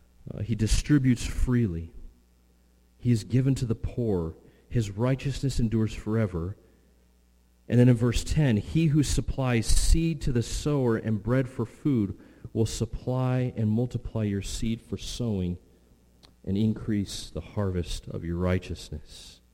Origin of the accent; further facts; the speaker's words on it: West Coast, United States; Now, we grew up on the West Coast.